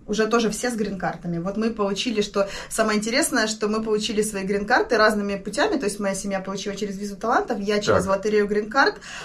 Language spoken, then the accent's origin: Russian; Donetsk, Donetsk Oblast, Ukraine; moved away as an adult; now in United States; я живу в Америке уже 9 лет, с 2015 года. Сама родом из Донецка, из Украины.